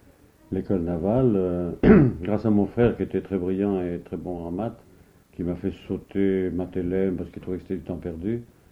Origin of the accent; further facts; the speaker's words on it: Boulogne-sur-Mer, Hauts-de-France, France; also born or lived in Malo-les-Bains / Calais; c'est pour ça que moi je suis né à Malo-les-Bains, parce que ma mère était à Malo-les-Bains, mon père était embarqué à Dunkerque. Puis après, du temps tout môme, j'ai été à Boulogne, puis à Calais